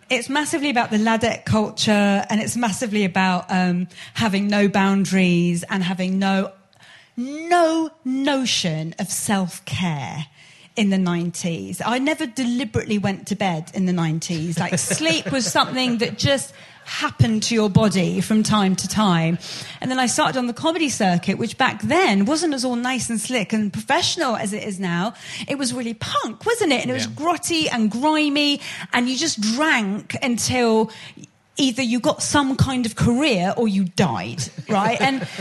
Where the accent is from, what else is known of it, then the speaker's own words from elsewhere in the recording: United Kingdom; mostly I'm like, I'm as British as the rest of you, but when it comes to the Irish, I'm like, yeah, you lot fuck them up.